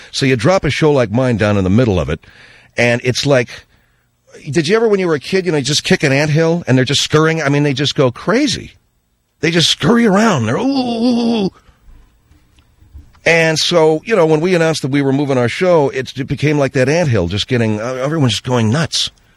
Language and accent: English; Canada; hi, did you notice I'm from Canada